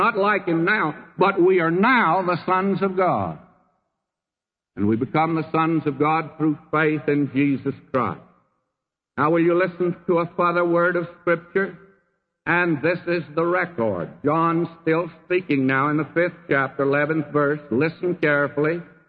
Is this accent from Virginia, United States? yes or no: no; Texas, United States; born there; in the little town I was born in Texas, I don't think they kept any kind of record.